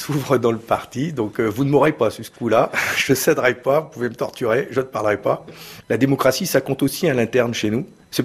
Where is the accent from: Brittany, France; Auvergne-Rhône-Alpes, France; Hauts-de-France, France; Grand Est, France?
Hauts-de-France, France; j'étais du Pas-de-Calais